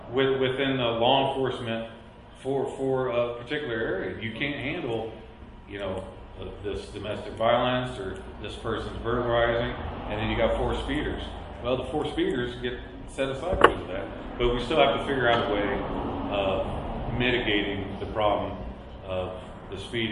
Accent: Ohio, United States; But I grew up in Ohio, went to Marines, moved out here.

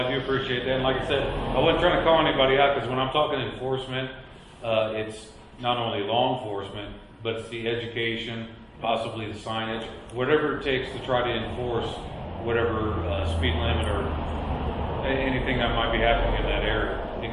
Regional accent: Ohio, United States; But I grew up in Ohio, went to Marines, moved out here.

